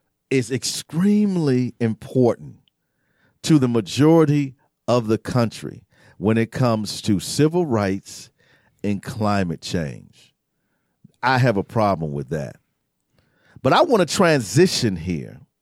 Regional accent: United States; born there; I'm not from Africa, the matter of fact, you know, the whole civilization is from Africa, right? I was born here in the United States.

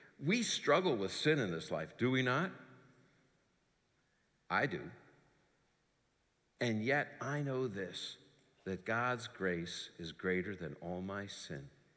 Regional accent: New York, United States; I'm still a New Yorker, but I am not that aggressive person that I thought I was.

